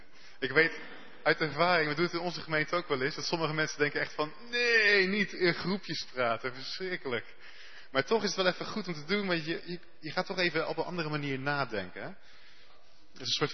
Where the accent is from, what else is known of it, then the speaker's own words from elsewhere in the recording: Houten, Utrecht, Netherlands; ik heb net al, op de wet net al gezegd dat ik uit Houten kom.